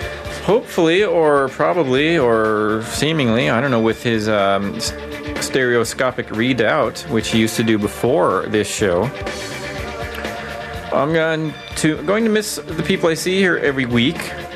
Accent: Tacoma, Washington, United States; also born or lived in Gig Harbor; as growing up in Washington State, particularly in Tacoma and Gig Harbor areas of Washington State

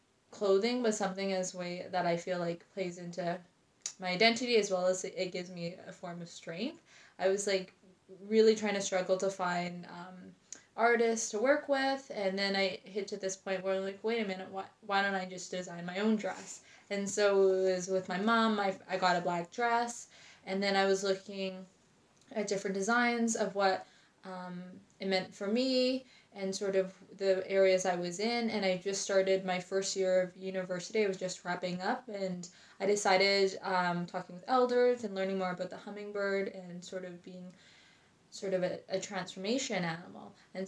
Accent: Alert Bay, British Columbia, Canada; On my dad's side, I am Kokwakiwak from the Namgis Nation, which is in Alert Bay, just off of Vancouver Island. And on my mom's side, I am Chinese. Her family is from Vancouver Island as well

